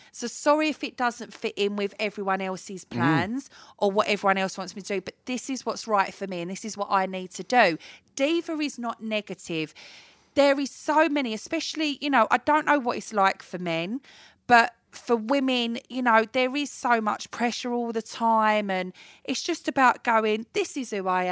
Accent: Romford, London, United Kingdom; I come from Romford. I was born in Romford.

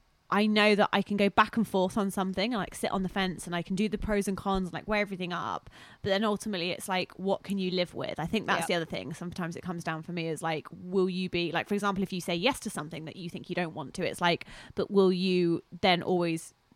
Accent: England, United Kingdom; I'm sorry. I'm so English.

